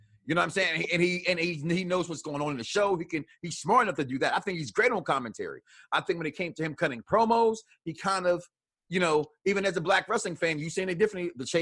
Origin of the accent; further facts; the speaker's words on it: Chicago, Illinois, United States; Because everybody knows how I feel about New York. I'm from Chicago.